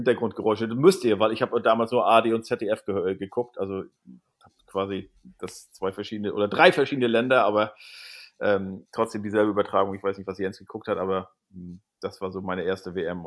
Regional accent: Germany; born or raised there

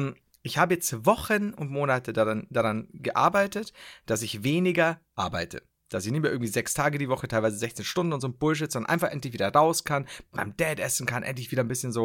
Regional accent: Bavaria, Germany; Ich bin aber kein Pfälzer, gell? Oberpfalz ist Bayern, ne? Also ganz wichtig. Ich komme tatsächlich aus Oberpfalz.

